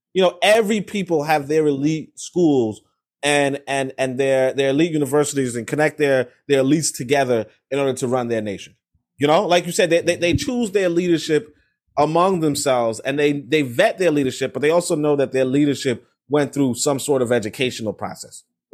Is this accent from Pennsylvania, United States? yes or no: no; New York, United States; you know, I'm from New York. I so we don't have that great opinion of George Bush.